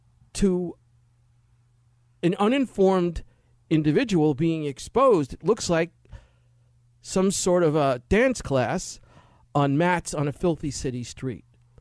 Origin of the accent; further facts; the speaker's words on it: New York City, New York, United States; When I grew up in New York City as a kid, Times Square was the place where the streets were lined with prostitutes and heroin addicts.